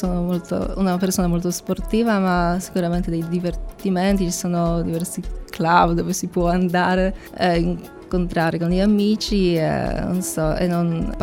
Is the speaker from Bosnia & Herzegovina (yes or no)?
no; Poland; Italian is a second language; now in Cagliari, Italy; Dalla Polonia.